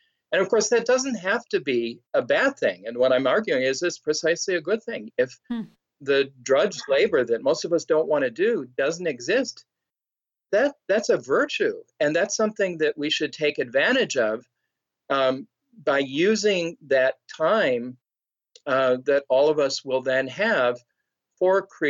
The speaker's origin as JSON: {"language": "English", "town": "Detroit", "region": "Michigan", "country": "United States", "tie": "born or raised there", "said": "I grew up in the Detroit area, and so I've seen that very much"}